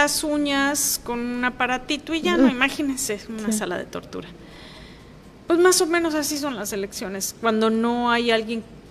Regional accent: Mexico; que nos encanta como mexicanos y mexicanas

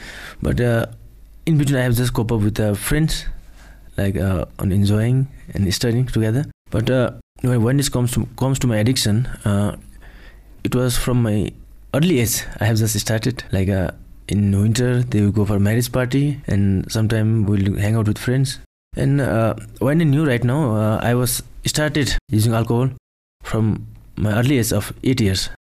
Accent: Chirang, Bhutan; also born or lived in Dagana; from Dagana. But I was just born in Chirang, and I have just studied in Chirang itself.

